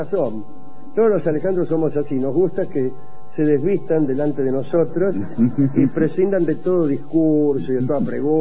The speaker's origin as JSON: {"language": "Spanish", "country": "Argentina", "said": "somos dos mujeres argentinas que estamos de viaje en Barcelona"}